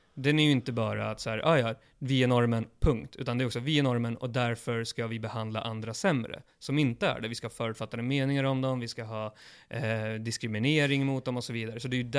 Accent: Sweden; Jag växte upp i Sverige under 90-talet

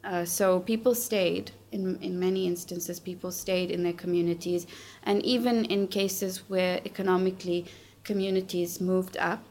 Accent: Laudium, Gauteng, South Africa; growing up in Lodium in South Africa, which was designated an Indian-only township by the apartheid regime, and I grew up at the end of apartheid. I was born just a few days after Mandela was released from prison.

